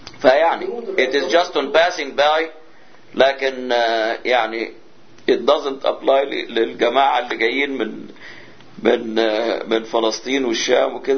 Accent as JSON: {"language": "Arabic", "region": "Upper Egypt", "country": "Egypt", "said": "فالمصريين احسن ناس في الحزن وبالذات في الصعيد، يعني انا جاي من الصعيد"}